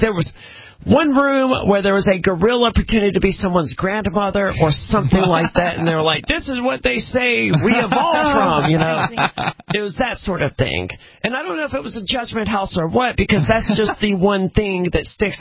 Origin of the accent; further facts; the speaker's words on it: Southaven, Mississippi, United States; I'm from South Haven, Mississippi, which is basically Memphis, Tennessee.